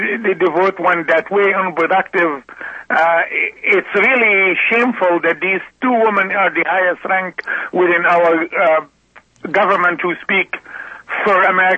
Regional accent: United States; As an American, first of all, as an American, I'm very embarrassed by my country's official vote at the United Nations.

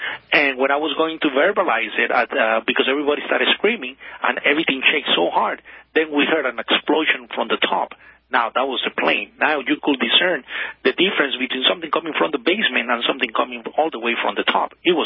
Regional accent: Puerto Rico; born there; I am a citizen since I was born. I was born in Puerto Rico, and as you know, we're territory of the United States.

